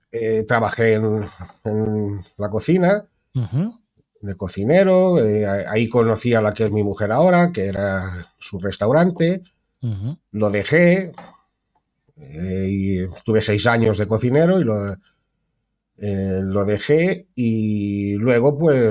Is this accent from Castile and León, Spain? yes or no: no; Ibi, Valencian Community, Spain; now in Galicia, Spain; Pues yo soy de Alicante, nací en Ibi, el pueblo de los juguetes.